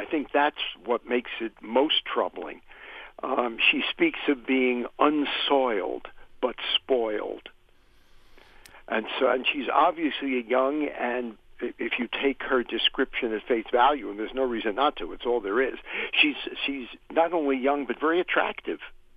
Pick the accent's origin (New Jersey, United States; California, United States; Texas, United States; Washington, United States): New Jersey, United States; I was raised in New Jersey, right near, in the shadow of Manhattan.